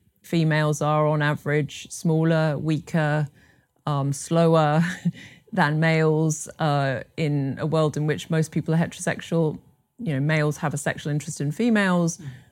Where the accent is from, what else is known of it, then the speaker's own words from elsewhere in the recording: Scotland, United Kingdom; Okay, well, I'm originally from Scotland.